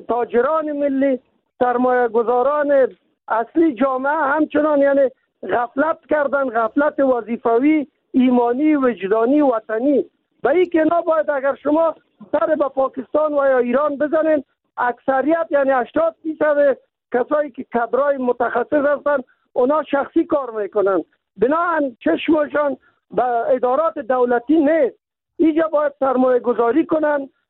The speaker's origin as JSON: {"language": "Persian", "region": "Kabul", "country": "Afghanistan", "said": "چون ما از کابل هستیم در طول 45 سال گذشته را خوب به خاطر دارم"}